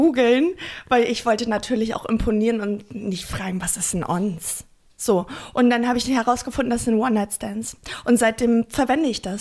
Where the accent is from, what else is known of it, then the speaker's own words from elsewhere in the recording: Lower Saxony, Germany; da war ich dann in meiner Heimat zu Besuch und dachte, ich gehe da mal online. Ich check hier mal so ein bisschen die Lage, die Dörfer aus. Und dann war wirklich so in 50 Kilometern bei Hannover.